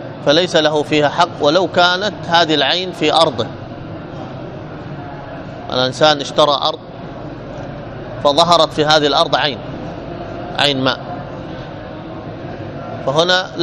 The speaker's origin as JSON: {"language": "Arabic", "region": "Hadramaut", "country": "Yemen", "said": "معنى المناطق العالية هذه عندنا في حضرموت أكثر شربهم من هذا الماء"}